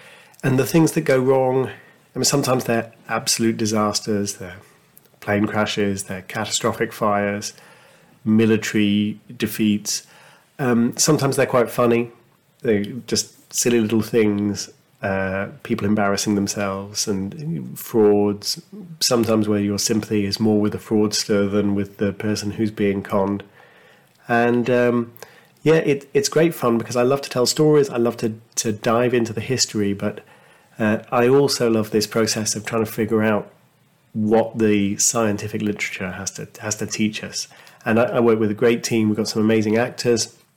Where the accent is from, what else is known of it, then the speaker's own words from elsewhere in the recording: United Kingdom; I suspect that as a Brit, I know less about him than the average American high schooler